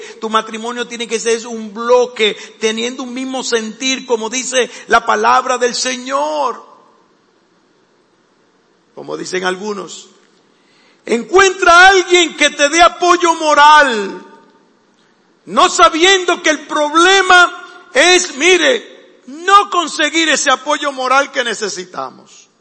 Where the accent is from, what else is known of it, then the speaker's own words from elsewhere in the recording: Dominican Republic; Nosotros somos dominicanos.